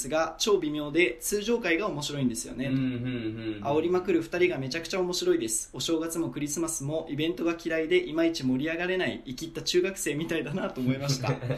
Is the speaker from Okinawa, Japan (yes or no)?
no; Itabashi, Tokyo, Japan; also born or lived in Arakawa / Kita; 東京生まれ東京育ちよ。